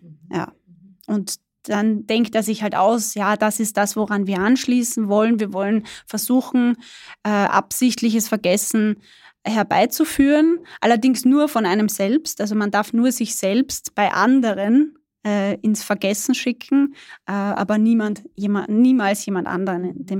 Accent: Burgenland, Austria; also bei uns im Burgenland ist es üblich, ich weiß nicht, ob es in anderen Bundesländern wird es wahrscheinlich auch so sein

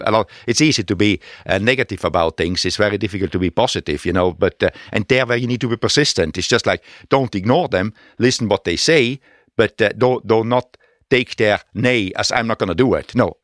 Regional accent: Trentino-Alto Adige, Italy; English is a second language; I come, my background, I come from South Tyrol, which is in the mountains, a beautiful area, you know.

